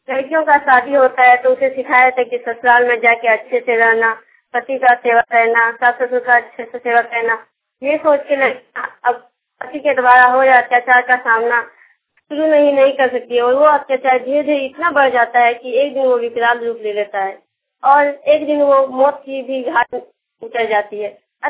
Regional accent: Budegaon, Uttar Pradesh, India; बुड़ेगांव की रहने वाली हूँ, देवरा जिला की।

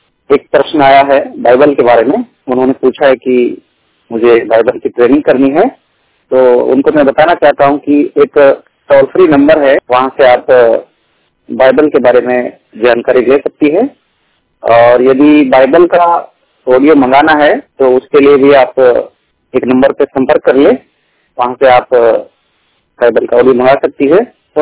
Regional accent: Gujarat, India; मैं गुजरात से बिलोंग करता हूं

